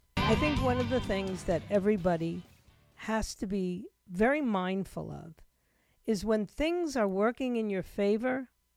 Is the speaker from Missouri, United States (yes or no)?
no; New York, United States; You got martial law in the subways of my hometown, New York.